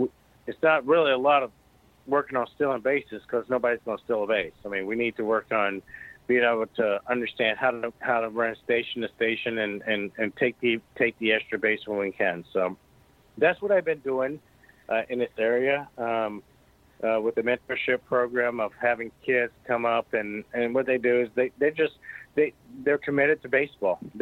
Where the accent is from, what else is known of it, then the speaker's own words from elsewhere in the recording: United States; I know I'm an American.